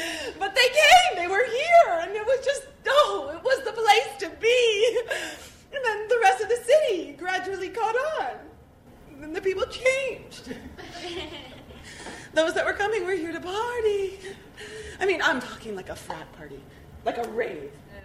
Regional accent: Miami, Florida, United States; I'm from Miami, so I love anything Miami.

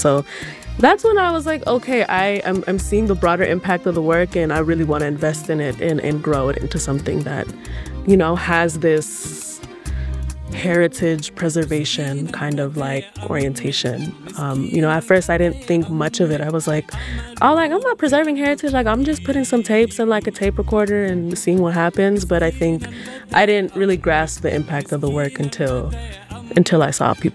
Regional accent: United States; my experiences being, you know, Sudanese and growing up in the States

